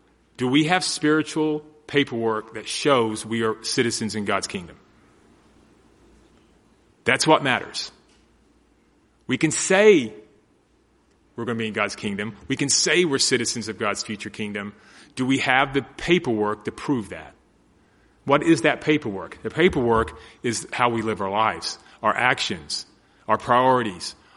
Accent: Texas, United States; I could say, well, I'm an American. I'm from Texas.

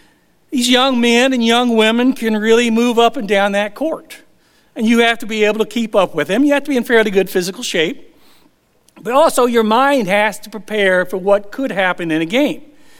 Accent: Big Sandy, Texas, United States; Yes, we are from East Texas, the big Sandy area.

